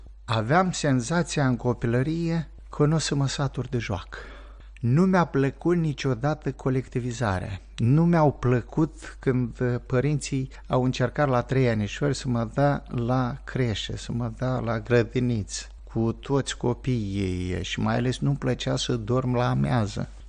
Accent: Moldova; eram un grup din Basarabia

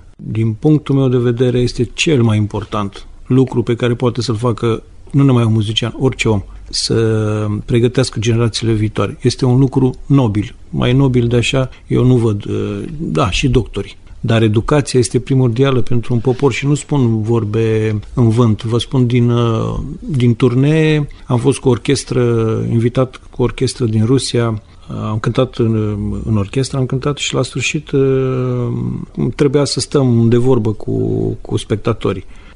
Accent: Romania; La sfârșit am zis, sunt din România.

